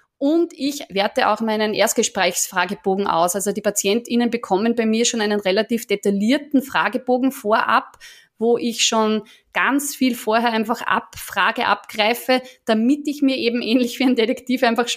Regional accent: Austria; ich bin Österreicherin, wie man hört. Also ich lebe jetzt seit 1997, seit ich da mein Studium der Ernährungswissenschaften begonnen habe in Wien.

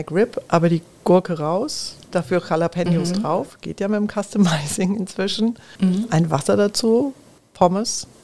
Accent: Heide, Schleswig-Holstein, Germany; born there; now in Munich, Germany; Und Heide bin ich geboren. Ich liebe den Norden Deutschlands total. Aber habe dazu jetzt kaum noch einen Bezug.

